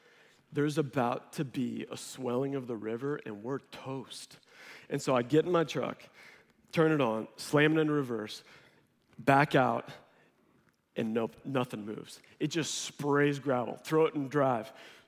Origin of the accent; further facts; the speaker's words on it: Missouri, United States; now in Texas, United States; I grew up in Missouri, was outdoors a lot. And down here being in Texas, I've never seen a sign like this.